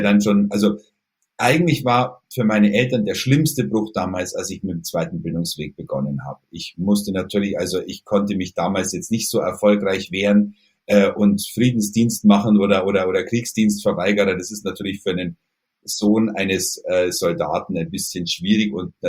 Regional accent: Kaufbeuren, Bavaria, Germany; Bei uns in Kaufbeuren gab es einen lokalen Radiosender

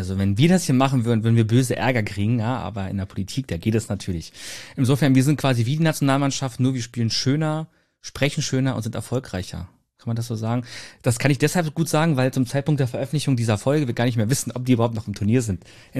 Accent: Brandenburg, Germany; wir sind aus Brandenburg

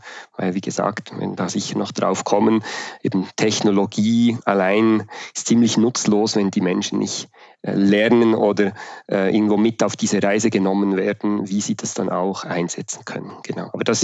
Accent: Switzerland; wie man hört, unmissverständlich, ich komme aus der Schweiz.

